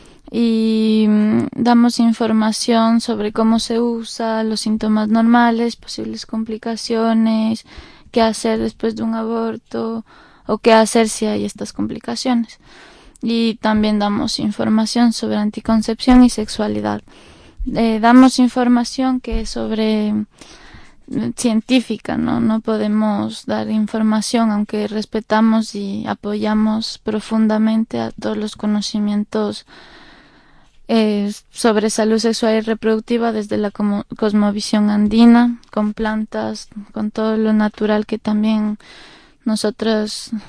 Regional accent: Ecuador; de Ecuador

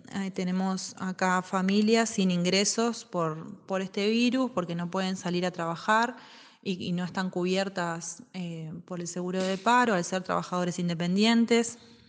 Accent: San José, Uruguay; Soy de San José, Uruguay.

